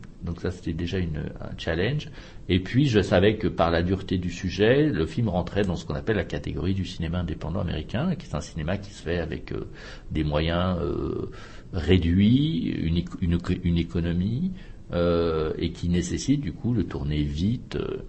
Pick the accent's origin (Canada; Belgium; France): France; qu'on n'a pas forcément chez nous en France.